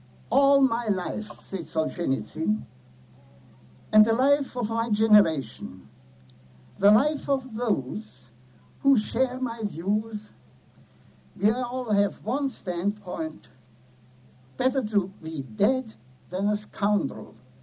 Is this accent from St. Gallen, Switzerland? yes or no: no; Zurich, Switzerland; another but less desired Russian refugee in my hometown of Zurich